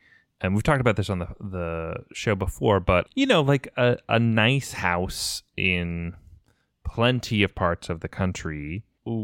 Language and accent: English; Sacramento, California, United States; Whereas like a kitchen the same size in my hometown, right? Sacramento, which is no slouch, is a cool city.